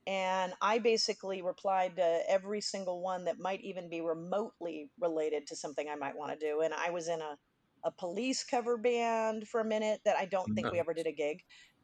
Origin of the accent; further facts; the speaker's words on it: New York City, New York, United States; now in Los Angeles, United States; I came out to LA. I was living in New York, and then I moved out back to LA. I'm from New York City.